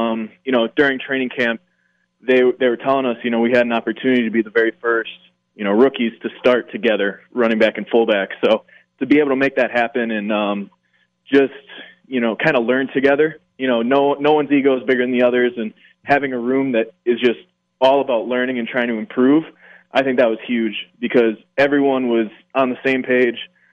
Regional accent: Green Bay, Wisconsin, United States; you know, growing up in Green Bay to epitomize, like, your goals and dreams really being realized like that. Just because the Packers mean so much to that community.

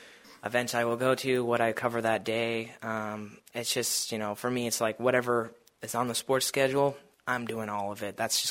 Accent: Stanwood, Washington, United States; Yeah, so I'm from Stanwood, Washington. It's about the same population, I'd say, as Sandpoint.

